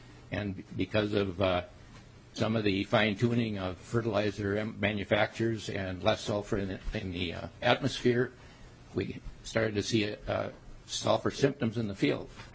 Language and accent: English; Minnesota, United States; for the record … from Grant County